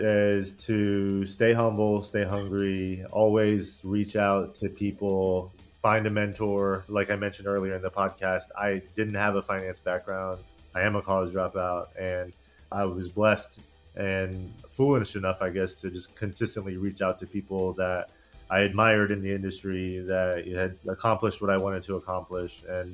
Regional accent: Kissimmee, Florida, United States; I started a basketball training facility in my hometown of Kissimmee, Florida

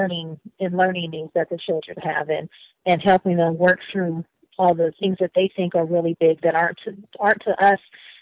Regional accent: San Diego, California, United States; Well, I can say that, you know, being in San Diego with the warm weather afforded us a lot of park time and beach time

